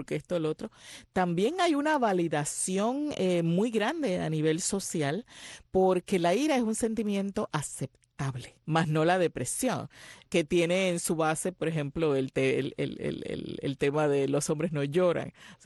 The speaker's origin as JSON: {"language": "Spanish", "country": "Puerto Rico", "said": "a pesar de que yo como puertorriqueña no la conozco"}